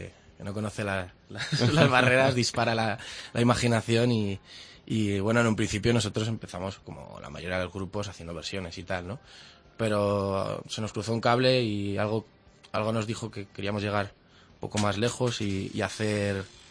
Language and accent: Spanish; Toledo, Castilla-La Mancha, Spain; now in Cuenca, Spain; ella y yo somos de Toledo, aunque en el DNI pone que somos de Cuenca ya.